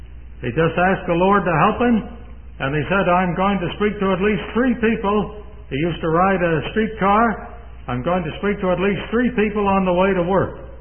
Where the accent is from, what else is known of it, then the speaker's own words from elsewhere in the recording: Pennsylvania, United States; I come from Pennsylvania. And the Pennsylvania Dutch have a lot of theories about the right time to sow the seed.